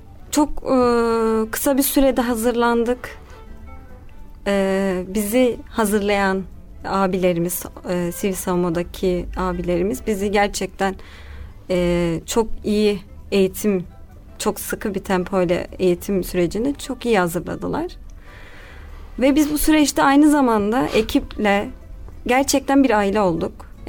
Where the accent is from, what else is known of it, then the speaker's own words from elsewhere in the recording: Konya, Turkey; Konyalıyım.